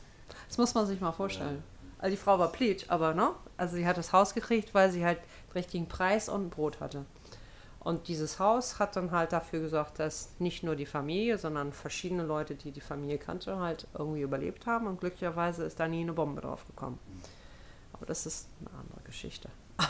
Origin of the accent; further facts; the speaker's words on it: Hamburg, Germany; ich bin doch größtenteils in Hamburg aufgewachsen, teilweise aber auch auf dem Land. In der Nähe von, wie heißt das, Hammelwürden bei Drochtersen, Wischhafen. Das ist halt in Norddeutschland, so an der Elbe.